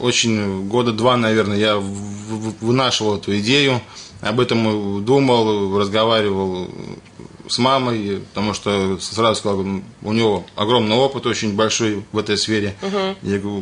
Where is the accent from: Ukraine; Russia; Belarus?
Belarus; moved away; Сам я из Белоруссии. Наш шеф-повар – это моя мама. Она тоже из Белоруссии. Естественно, мы там родились, жили. В свое время сюда приехали.